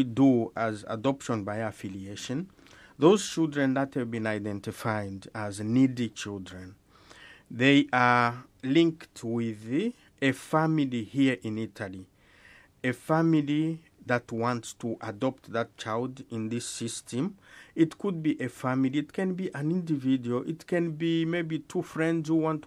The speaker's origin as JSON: {"language": "English", "country": "Zambia", "said": "I'm from Zambia, yes."}